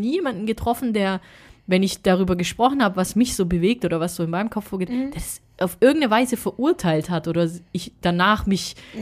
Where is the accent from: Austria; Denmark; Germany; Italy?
Italy; Wir als Italiener sind ja eh temperamentvoller.